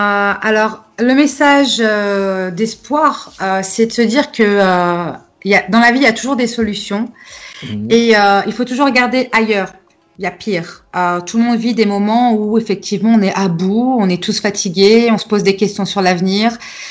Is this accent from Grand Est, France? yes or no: no; Nantes, Pays de la Loire, France; now in Paris, France; à la base, je ne suis pas parisienne, je suis nantaise, qui est devenue par la suite parisienne, parce que j'ai vécu à Paris plus de 7 ans, 8 ans déjà.